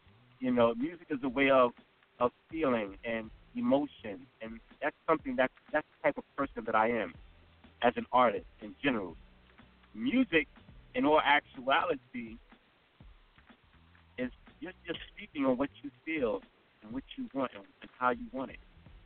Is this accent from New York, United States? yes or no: yes; Brooklyn, New York, United States; see, I'm from Brooklyn, okay?